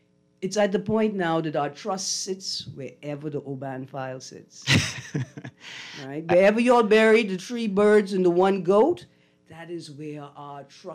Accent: Acklins, Bahamas; And we're from Acklands, we don't do foolishness.

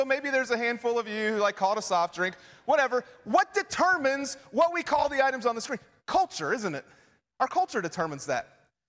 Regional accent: West Virginia, United States; Like Brandon said, I'm from West Virginia. Pretty proud of that.

